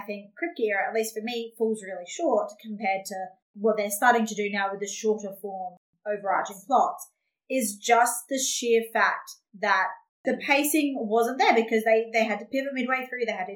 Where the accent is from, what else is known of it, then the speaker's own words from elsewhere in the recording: Australia; I'm Australian